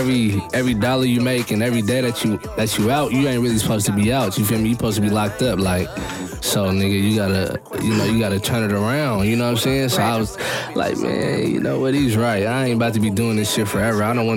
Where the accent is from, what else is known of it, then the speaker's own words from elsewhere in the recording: Seattle, Washington, United States; I'm from Seattle, Washington. I mean, the CD to be exact.